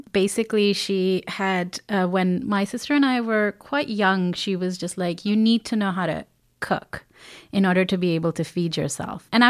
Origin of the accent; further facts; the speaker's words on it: Delhi, India; now in Toronto, California, United States; I was in growing up in Delhi at that time